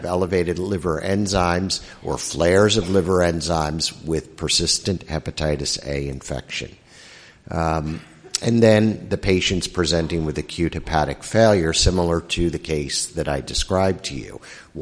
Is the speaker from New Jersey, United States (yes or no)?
no; Ohio, United States; I come from Ohio